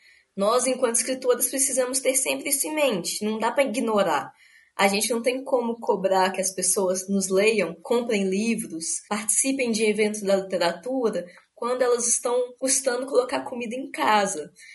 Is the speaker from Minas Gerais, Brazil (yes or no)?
yes; Divinópolis, Minas Gerais, Brazil; now in Belo Horizonte, Brazil; eu sou natural de Divinópolis, mas moro em Belo Horizonte já há alguns anos.